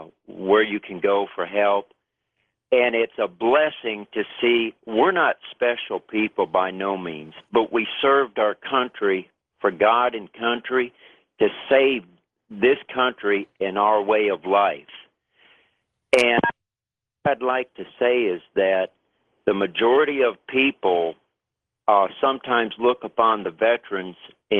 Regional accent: Sun Valley, California, United States; And, Nori, I grew up in Sun Valley, California.

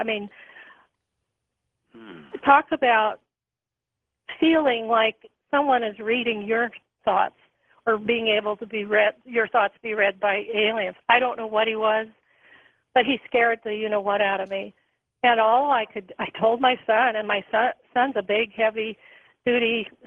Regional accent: California, United States; And I had grown up I grew up in the Silicon Valley.

